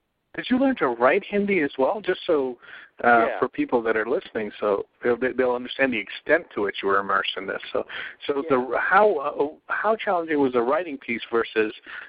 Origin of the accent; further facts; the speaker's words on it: Pakistan; also born or lived in Turkey / Saudi Arabia; I'm originally from Pakistan, but I've lived in Turkey as well. I've lived in Saudi Arabia.